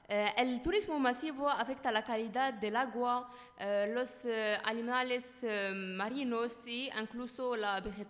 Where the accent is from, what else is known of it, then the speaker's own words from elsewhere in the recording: Corsica, France; En mi tierra, en Córcega, las playas están muy limpias.